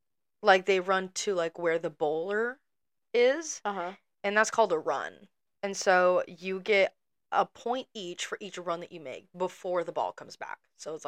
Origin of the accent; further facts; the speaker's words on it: United States; as an American